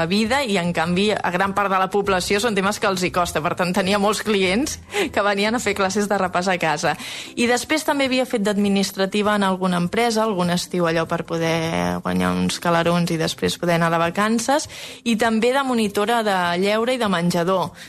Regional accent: Molins de Rei, Catalonia, Spain; tinc 38 anys, sóc de Molins de Rei, porto 12 anys

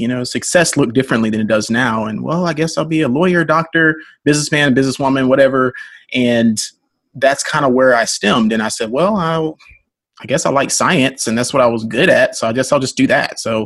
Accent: Birmingham, Alabama, United States; I'm from Birmingham, Alabama, Southern boy, born and raised, went to Morehouse College in Atlanta, Georgia, grew up an athlete

